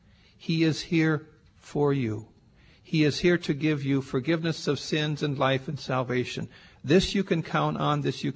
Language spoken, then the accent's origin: English; Midwest, United States; when I was growing up in the Midwest in the 1950s and 60s, that was not something that you wanted to do.